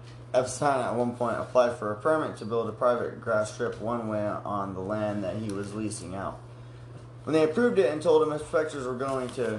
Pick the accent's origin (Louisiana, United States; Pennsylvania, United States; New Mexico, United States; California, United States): New Mexico, United States; Just to add in, we're from New Mexico, and of course everyone has their own experiences, but a lot of people are raised with the mentality of you didn't see anything and you don't say anything.